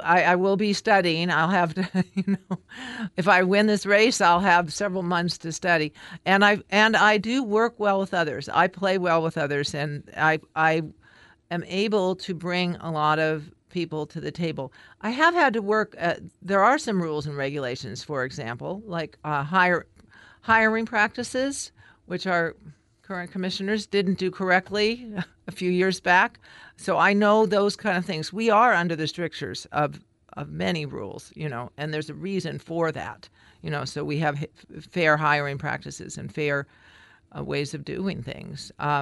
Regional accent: Deadwood, United States; I'm from Deadwood and I work in Florence.

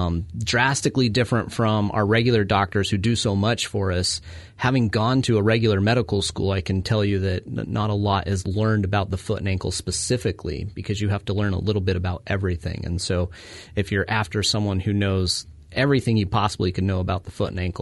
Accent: Utah, United States; Growing up in Utah, I was exposed to the mountains, lakes, streams all the time. And that was one of my biggest draws to Oregon.

